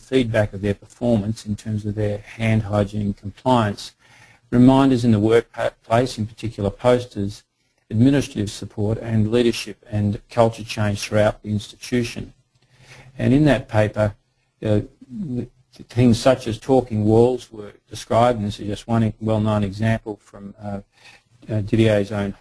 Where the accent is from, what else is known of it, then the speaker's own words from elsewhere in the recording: Melbourne, Victoria, Australia; So in Australia, in particular in my hometown of Melbourne, Victoria, we just got a grant